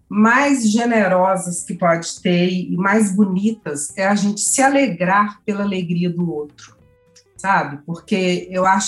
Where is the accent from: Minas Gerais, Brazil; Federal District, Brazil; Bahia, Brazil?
Minas Gerais, Brazil; born there; como eu nasci no Vale de Jequitinhonha, a gente era muito simples